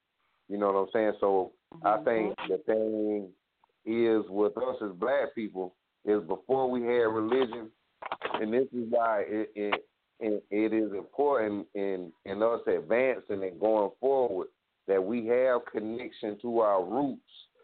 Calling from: South Carolina, United States; I'm calling from South Carolina.

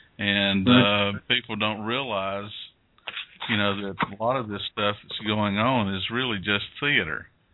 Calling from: Alabama, United States; I'm calling from Alabama.

